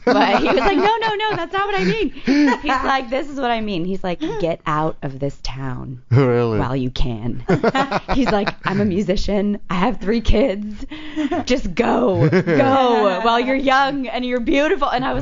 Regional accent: Arizona, United States; now, given, I'm from Arizona.

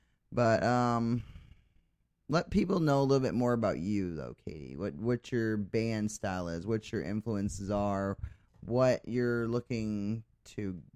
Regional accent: Maine, United States; moved away; when I moved out here, like, I'm from Maine, so... Like, we go hard with music.

